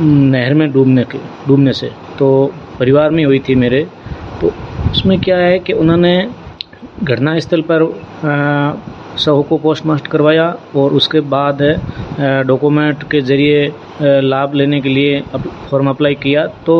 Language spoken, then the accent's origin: Hindi; Phalodi, Rajasthan, India; और मैं जोधपुर फलौदी डिस्ट्रिक्ट से हूँ। पहले जोधपुर था, अभी नया फलौदी डिस्ट्रिक्ट है।